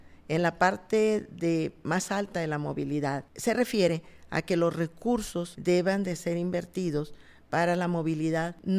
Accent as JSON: {"language": "Spanish", "town": "Monterrey", "region": "Nuevo León", "country": "Mexico", "said": "Así es de que, bueno, mi papá era de aquí, mi mamá no. … se nota que soy totalmente, sí, regiomontana y orgullosamente."}